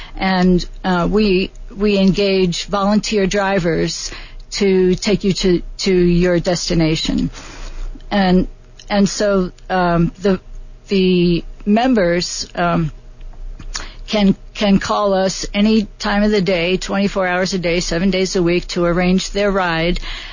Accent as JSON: {"language": "English", "town": "New York City", "region": "New York", "country": "United States", "tie": "born or raised there", "said": "As I grew up in New York City, but even as a New York City resident, when I turned 16, the first thing that I wanted to do is get the license, and I did."}